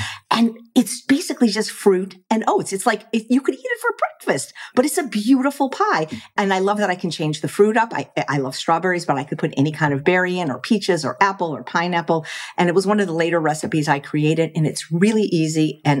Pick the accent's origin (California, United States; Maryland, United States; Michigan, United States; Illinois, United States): Illinois, United States; Chicago; I grew up in Chicago, and my mother would take me on Saturdays to downtown.